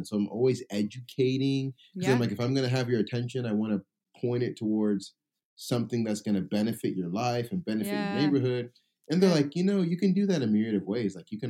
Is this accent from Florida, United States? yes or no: no; San Diego, California, United States; I grew up, born and raised in San Diego. My parents are immigrants. My dad's from Nigeria. My mom is from England, from Nottingham, England.